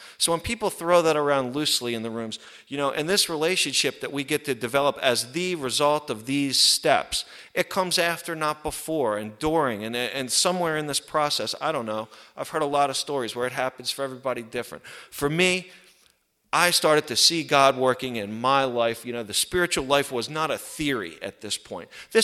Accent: East Coast, United States; I'm from the East Coast, I had allergies.

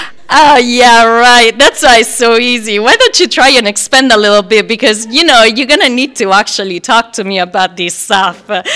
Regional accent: Rome, Lazio, Italy; I don't know if everybody knows, but I'm from Rome, Italy. And my church was the Vatican. So I had, growing up, I had a resentment

